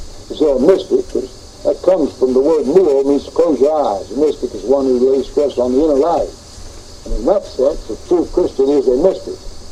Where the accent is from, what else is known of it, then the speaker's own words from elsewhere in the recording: Johnson City, Tennessee, United States; We had a dear lady back in my hometown at Johnson City, Tennessee